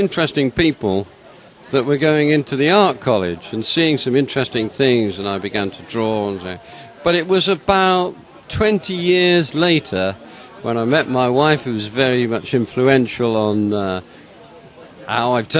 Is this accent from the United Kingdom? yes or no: yes; England, United Kingdom; now in Wales; I'm actually English, but I like living there